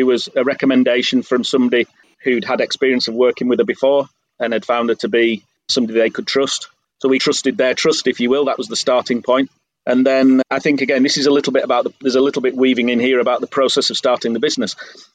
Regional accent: England, United Kingdom; I'm English.

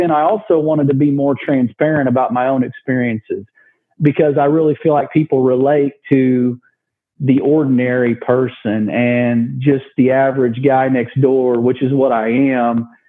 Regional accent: Oklahoma, United States; So I grew up in Oklahoma, and I was an only child.

